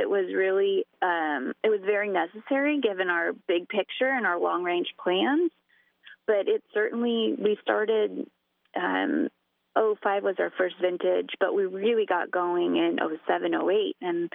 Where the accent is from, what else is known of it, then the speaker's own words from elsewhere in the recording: Paso Robles, California, United States; I was born and raised in the Paso Robles area and always loved agriculture.